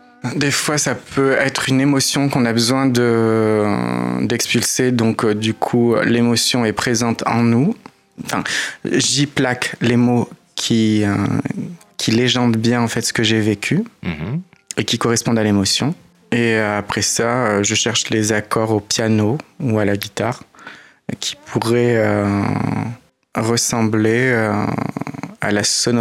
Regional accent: Clermont-Ferrand, Auvergne-Rhône-Alpes, France; born there; Mm-hmm. Je suis né à Clermont-Ferrand.

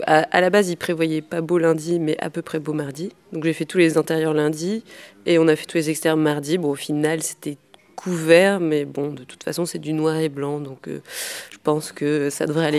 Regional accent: Brest, Brittany, France; Je suis en dernière année et je viens de Brest.

